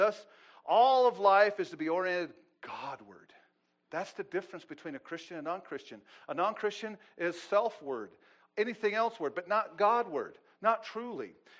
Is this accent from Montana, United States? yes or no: yes; Montana, United States; I was witnessing to a man once, and I told him I was from Montana.